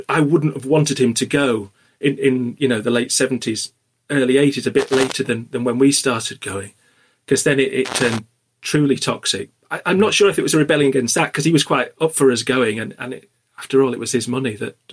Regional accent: Wakefield, Yorkshire and the Humber, United Kingdom; I mean, I'm from Wakefield, so, you know, not too far away.

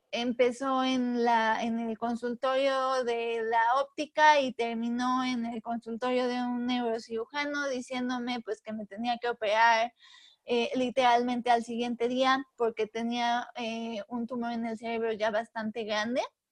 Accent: Puebla, Mexico; soy mexicana, soy de Puebla, he vivido toda mi vida acá.

